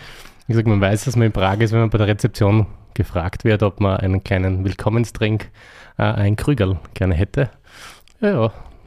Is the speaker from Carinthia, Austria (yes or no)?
no; Eisenberg, Burgenland, Austria; Also, ich bin aus dem Südburgenland. Das ist, na gut, für die deutschen Zuhörer, Ostösterreich, also direkt an der Grenze zu Ungarn. Im südlichen Bereich, Eisenberg.